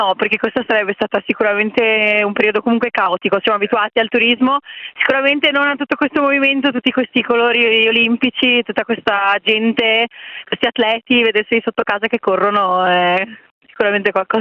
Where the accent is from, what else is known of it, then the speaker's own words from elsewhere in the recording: Predazzo, Trentino-Alto Adige, Italy; Sono di Predazzo, sì.